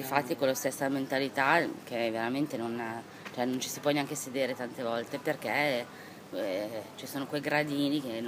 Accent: Genoa, Liguria, Italy; siccome sono di Nervi non sono mai scesa veramente a Nervi

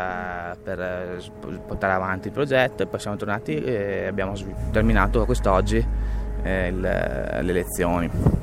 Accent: Padua, Veneto, Italy; Io sono di Padova e quindi lavorerò quantomeno in qualche zona a me accessibile.

